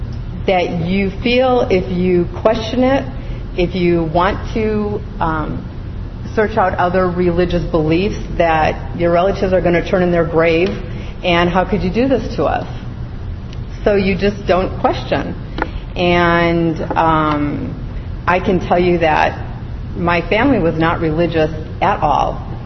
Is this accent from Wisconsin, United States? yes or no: yes; Milwaukee, Wisconsin, United States; So I will tell you that my background is my family is Russian and Hungarian, and I'm from Milwaukee, Wisconsin.